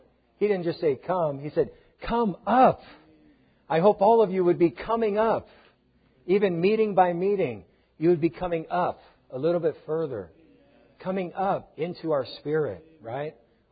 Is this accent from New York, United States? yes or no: no; Riverside, California, United States; Me too. I'm from Riverside. All the smog, it ends up right in Riverside. Yeah. We get all the smog. Sometimes we can't even see the mountains in our backyard because the smog is so thick.